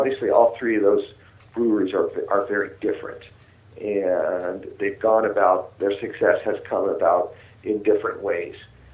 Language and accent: English; San Francisco, California, United States; I can say this because I'm from San Francisco